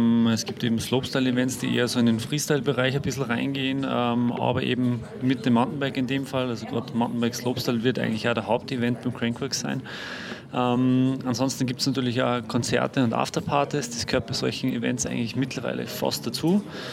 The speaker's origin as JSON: {"language": "German", "town": "Innsbruck", "region": "Tyrol", "country": "Austria", "said": "das wirklich bei uns zu Hause in Innsbruck live mitzuerleben"}